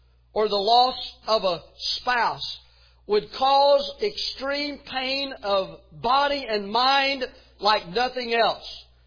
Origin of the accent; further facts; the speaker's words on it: Tennessee, United States; And my dad, when I grew up in East Tennessee, my dad was always I always looked at my dad as the man's man.